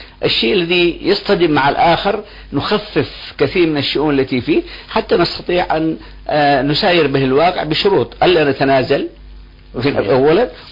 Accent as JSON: {"language": "Arabic", "country": "Yemen", "said": "نحن انتقلنا من اليمن إلى بلدان أخرى وعايشنا المجتمع،"}